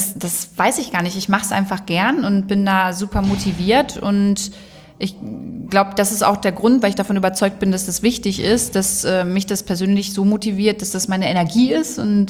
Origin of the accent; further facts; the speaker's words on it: Lower Saxony, Germany; Braunschweig ist für mich Heimat. Also hier bin ich auf dem Dorf in der Nähe aufgewachsen.